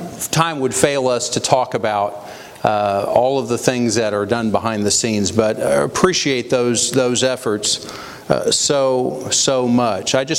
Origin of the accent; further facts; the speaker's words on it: Indianapolis, Indiana, United States; I grew up, some of you may know, I grew up in Indianapolis, and so I spent a lot of my life in the state of Indiana, not terribly far from here